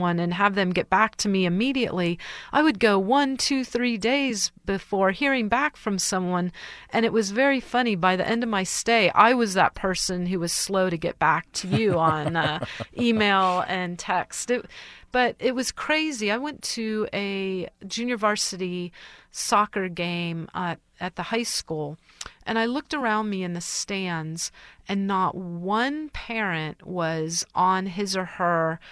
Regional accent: Santa Clara, California, United States; I grew up in Santa Clara.

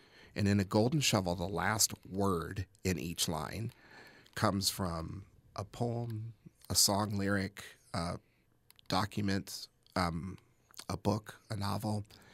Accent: United States; I am intensely patriotic. I love being American. I cannot imagine living somewhere else.

